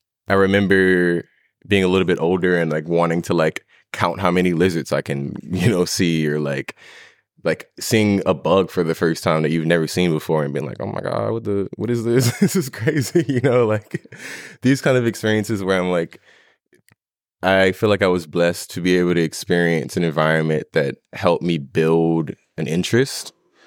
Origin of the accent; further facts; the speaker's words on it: Ama, Louisiana, United States; Growing up where I grew up in Ama, Louisiana. And my little street at some point was like just woods.